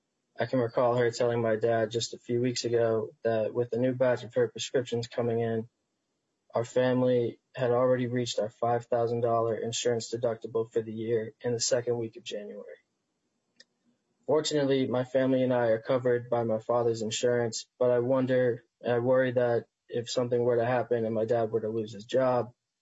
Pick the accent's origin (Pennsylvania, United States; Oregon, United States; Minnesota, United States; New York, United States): Minnesota, United States; Richfield; I'm from Richfield, and I'm a senior in college studying strategic communications.